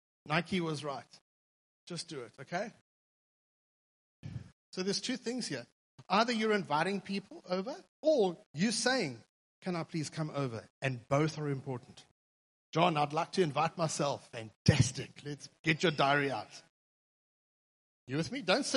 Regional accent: Durban, KwaZulu-Natal, South Africa; And I'm English. I'm from Durban.

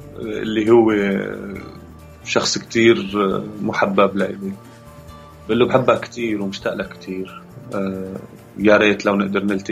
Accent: Idlib, Idlib Governorate, Syria; moved away as an adult; لما رجعت من اليونان على إدلب كانت إدلب تحت سيطرة الجيش، جيش النظام يعني، فما قدرت أدخل داخل مدينة إدلب

